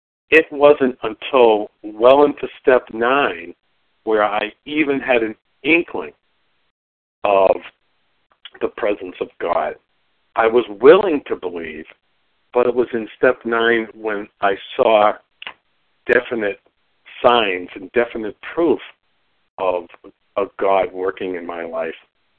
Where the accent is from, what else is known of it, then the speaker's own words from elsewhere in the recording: Massachusetts, United States; Good morning … from Massachusetts, a recovered compulsive overeater.